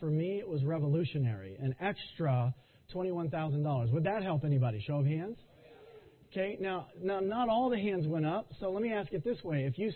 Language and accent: English; Texas, United States; By the way, I was born and raised in Texas, so y'all and a fixin' to might slip out, so I'll just let you know.